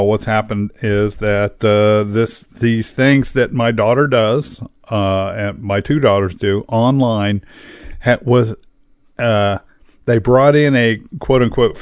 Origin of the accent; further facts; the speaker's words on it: Ohio, United States; I grew up in Central Ohio.